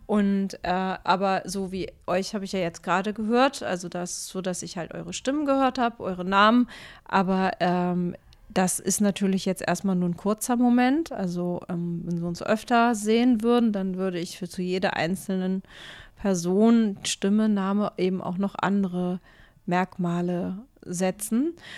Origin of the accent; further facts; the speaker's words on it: Hamburg, Germany; born there; Ich bin 52 Jahre alt. Ich bin hier in Hamburg geboren und meine Eltern kommen aus der Türkei. Ich bin auch zweisprachig aufgewachsen, türkisch und deutsch.